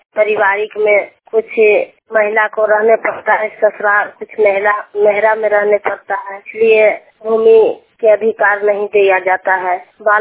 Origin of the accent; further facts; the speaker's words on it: Bihar, India; घर डोमावर, मैं सोहरा पंचायत से हूँ, नवादा जिला।